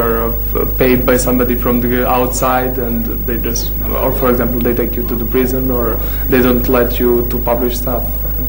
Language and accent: English; Belgrade, Serbia; I'm from Belgrade, Yugoslavia, Serbia. I'm a student.